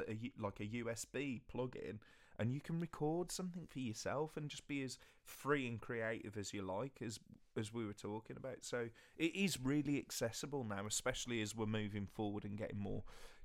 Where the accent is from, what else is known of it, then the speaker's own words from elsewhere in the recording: Birmingham, West Midlands, United Kingdom; But I am from Birmingham